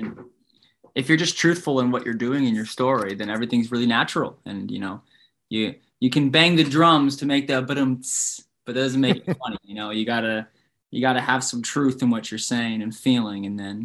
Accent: Rhode Island, United States; I'm from the East Coast. I'm from Rhode Island.

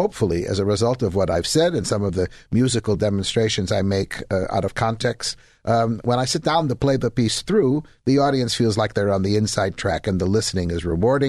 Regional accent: Chicago, Illinois, United States; accent: Chicago; including London, England, with my Chicago accent.

